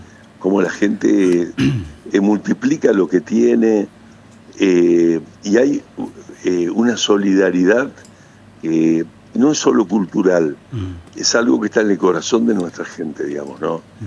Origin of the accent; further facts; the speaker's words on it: Paraná, Entre Ríos, Argentina; yo soy del Paraná, esta es la realidad. Todos los lugares que estuve, y ahora vivo enfrente del Paraná